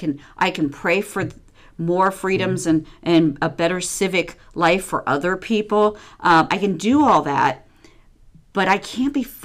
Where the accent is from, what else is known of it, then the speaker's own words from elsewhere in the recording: Missouri, United States; now in Arkansas, United States; White American woman, middle-aged, who grew up in Missouri and now lives in Arkansas.